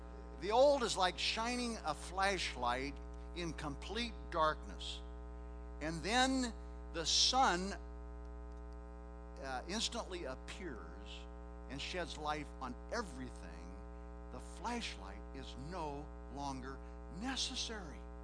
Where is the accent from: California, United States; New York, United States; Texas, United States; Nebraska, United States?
Nebraska, United States; When I grew up in Nebraska, I learned to ski on a hill in Iowa.